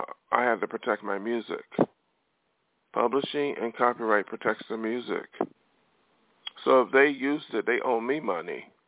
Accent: Buffalo, New York, United States; from coming from Buffalo, thinking, you know, where I'm at, or thinking I'm crazy. These people from my hometown said

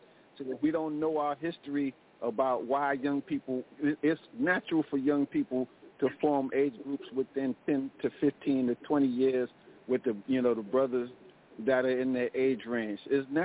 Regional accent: New York City, New York, United States; And all the African greetings are for us born and raised in New York City.

